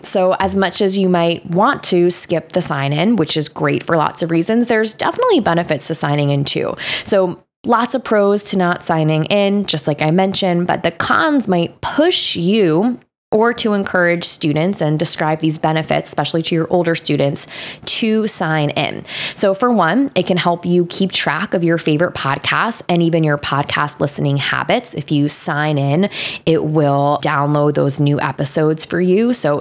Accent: New York, United States; Now I'm from New York and I know that I can talk a little fast.

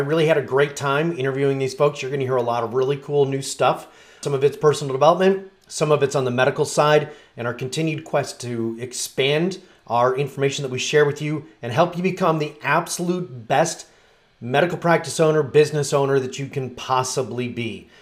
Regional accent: Chicago, Illinois, United States; Oh my gosh, I'm from Chicago. Yeah. I know Joliet.

